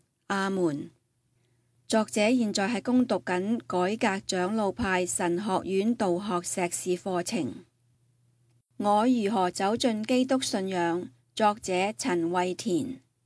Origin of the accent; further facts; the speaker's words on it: Linyi, Shandong, China; 我出生在山东临沂的一个乡村，屋企里面很多兄弟姊妹，十分的贫穷